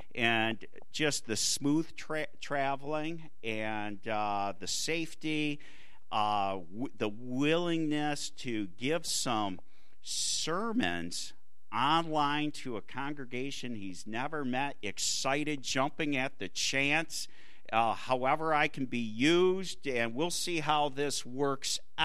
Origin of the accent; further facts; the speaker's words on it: Lansing, Michigan, United States; Brian and his sister, Anita, I grew up with in Lansing